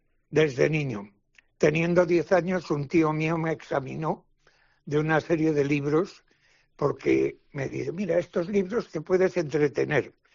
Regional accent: San Sebastián, Basque Country, Spain; born there; now in Tudela, Spain; nací en San Sebastián, sí.

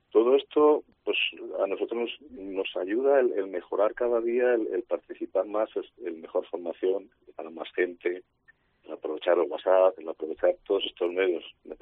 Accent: Somaén, Castile and León, Spain; Nuestro origen es Soria, venimos de Soria, de un pueblo chiquitín de Soria que se llama Somaén.

